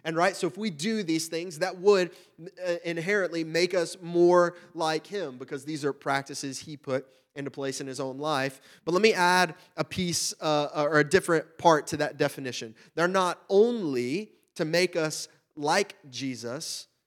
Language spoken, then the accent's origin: English; Louisiana, United States; now in Ohio, United States; So my wife and I, we moved here from Louisiana. I grew up down south in Louisiana.